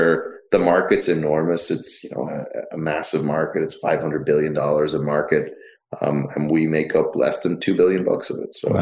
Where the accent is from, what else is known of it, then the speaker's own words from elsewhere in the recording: Dublin, Leinster, Ireland; moved away as an adult; also born or lived in Budapest / London / Boston; now in United States; So I grew up in Dublin, grew up in Rathcoole. I went to college in Dublin, and then I spent some time in Budapest in Hungary